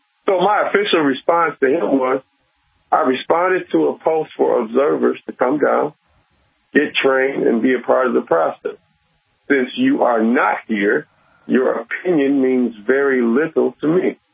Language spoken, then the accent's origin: English; Detroit, Michigan, United States; I'm from Detroit, Michigan.